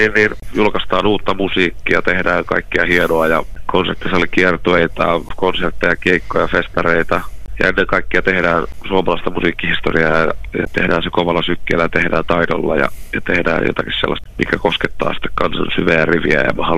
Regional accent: Ostrobothnia, Finland; kun samalta kyliltä ollaan kotoisin. Niin meillä on semmoinen yhteys tieltä Syynesterbottenilta

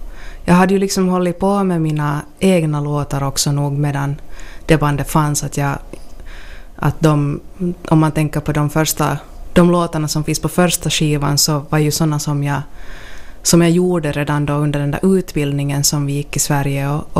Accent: Vaasa, Ostrobothnia, Finland; born there; Ja, alltså jag är född i Vasa och har hållit på med musik mer eller mindre sen tonåren.

